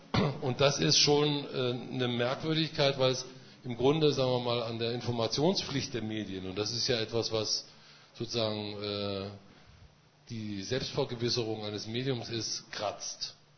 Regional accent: Germany; Und das wäre als Nachbarland der Bundesrepublik für mich als Deutscher beunruhigend.

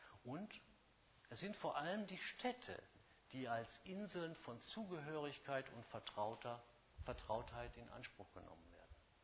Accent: North Rhine-Westphalia, Germany; ich bin zwar Westfale, aber ich komme nicht aus dem Ruhrpott. Also ich kann den Dialekt jetzt nur wirklich kindisch imitieren.

